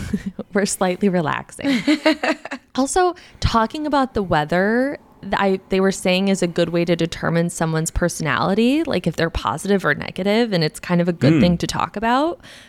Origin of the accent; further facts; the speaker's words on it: Midwest, United States; I'm a Midwesterner. I'm sorry.